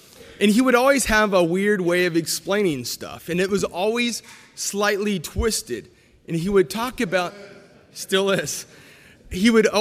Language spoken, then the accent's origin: English; California, United States; I was from California. I didn't know.